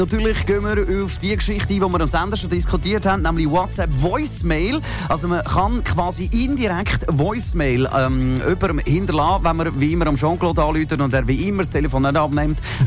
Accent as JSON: {"language": "German", "region": "Zurich", "country": "Switzerland", "said": "also vor allem jetzt bei uns in Zürich"}